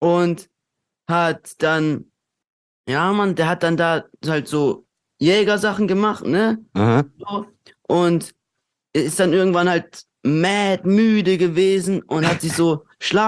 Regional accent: Durlach, Baden-Württemberg, Germany; Und ich denke mir so, Bro, ich bin aus Durlach.

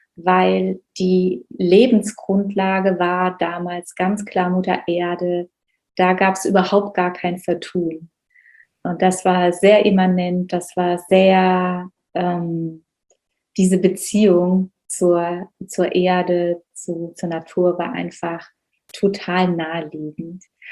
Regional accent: Baden-Württemberg, Germany; Ich bin im Schwarzwald groß geworden und im Kreise von einer sehr, sehr großen Verwandtschaftsfamilie.

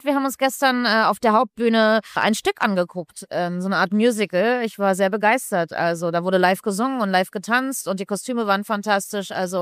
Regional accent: Berlin, Germany; Ich komme aus Berlin

